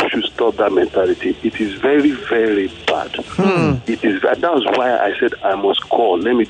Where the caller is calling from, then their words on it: Lagos, Nigeria; Yeah, from Igondo, Lagos.